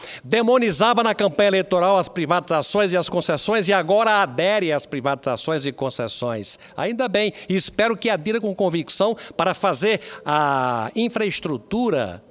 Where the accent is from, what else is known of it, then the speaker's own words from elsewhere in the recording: Brazil; E aqui eu falo como brasileiro que quer que as coisas deem certo.